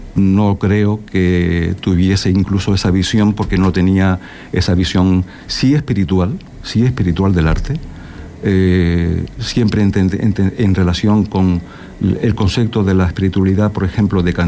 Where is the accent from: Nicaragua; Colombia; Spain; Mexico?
Spain; Canary Islands; nosotros como canarios, nosotros como hispanos, nosotros como latinos